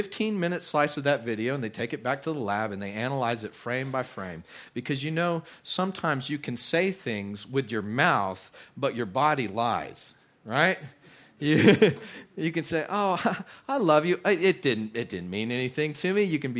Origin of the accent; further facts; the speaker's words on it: Texas, United States; Now, years ago, I grew up in West Texas, and I had known some people that lived in New Orleans before.